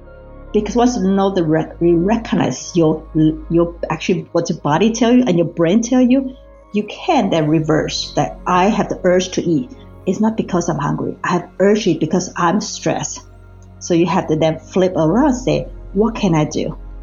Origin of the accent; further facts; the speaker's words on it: Taiwan; moved away; I grew up in Taiwan, but I've been here for so long